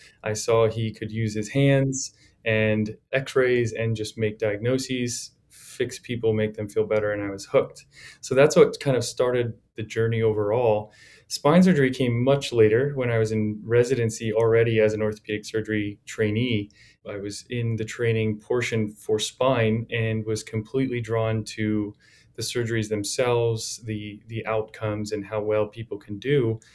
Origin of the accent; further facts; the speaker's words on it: New Jersey, United States; I grew up in New Jersey.